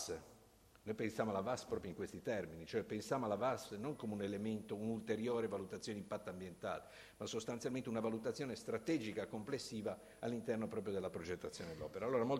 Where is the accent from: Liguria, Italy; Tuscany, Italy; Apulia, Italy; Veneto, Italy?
Liguria, Italy; Genoa; Come genovese, se mi consentite